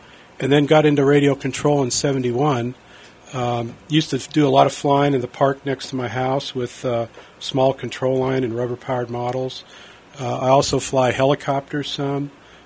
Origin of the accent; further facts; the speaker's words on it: Erie, Pennsylvania, United States; born there; moved away; Well, I was born in Erie, Pennsylvania so many years ago, and I moved to this area in 1996.